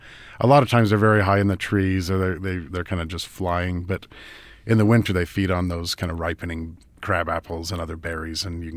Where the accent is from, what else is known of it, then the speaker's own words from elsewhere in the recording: Idaho, United States; I grew up in Idaho, and I was interested in nature.